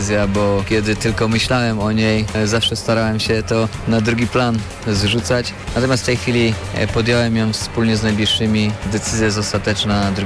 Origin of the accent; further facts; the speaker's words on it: Poznań, Greater Poland Voivodeship, Poland; Tutaj się urodziłem, tutaj się wychowałem i tutaj na stadionie Lecha stawiałem pierwsze kroki jako dziecko